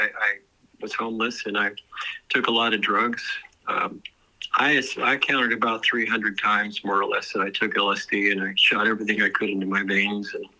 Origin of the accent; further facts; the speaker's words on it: Chicago, Illinois, United States; born there; And I was born in 1949 in Chicago in a very anti-Semitic world.